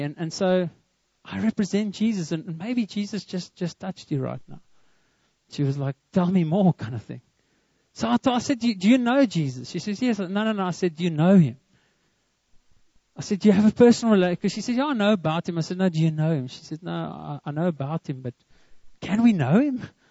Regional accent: South Africa; I'm from South Africa. I mean, I'm like, you know, originally … are from England, but you know, I'm from here.

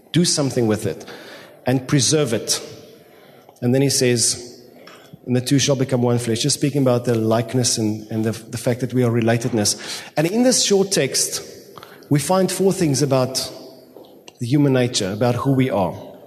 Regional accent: South Africa; Then you say, I come from South Africa.

